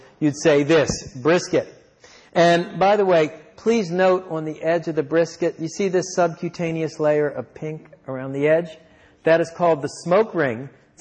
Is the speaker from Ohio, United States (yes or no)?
no; Miami, Florida, United States; but I come from Miami, and nobody comes from Miami except my wife.